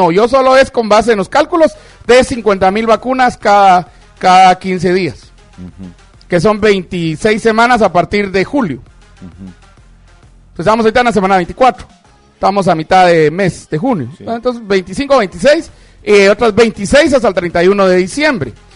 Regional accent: Guatemala; ya somos chapines, ya nos acostumbramos a que ahí viene mañana, ¿verdad?

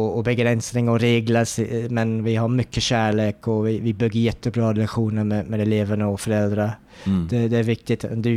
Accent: North West England, United Kingdom; Swedish is a second language; also born or lived in Ireland; now in Sweden; Jag kommer från Irland och växte upp utanför Manchester i Storbritannien också. Mina föräldrar kommer från Irland då. Så jag är irländsk, ja.

